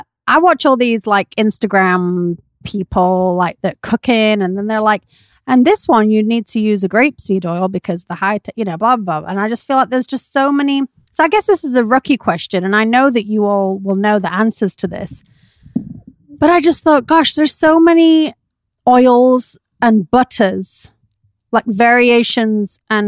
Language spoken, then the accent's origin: English; Yorkshire and the Humber, United Kingdom; No, I'm a Yorkshire lass.